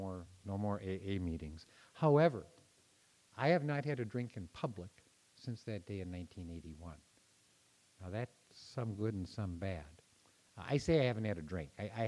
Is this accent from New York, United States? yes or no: no; St. Paul, Minnesota, United States; I grew up in St. Paul. I went through St. Luke's School, St. Thomas Academy, St. Paul Seminary.